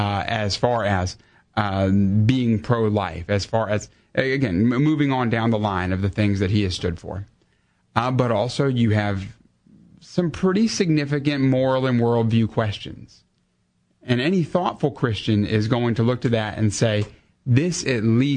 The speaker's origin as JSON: {"language": "English", "country": "United States", "said": "I'm so thankful by God's grace I'm an American."}